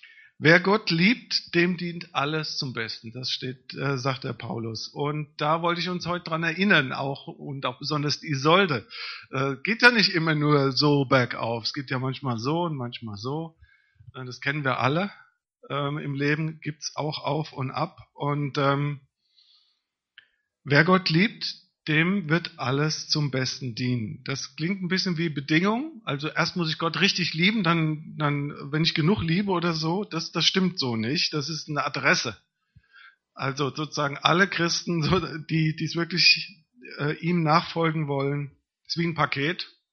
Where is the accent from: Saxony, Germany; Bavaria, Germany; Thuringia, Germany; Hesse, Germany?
Hesse, Germany; Ich komme aus dem Rhein-Main-Gebiet.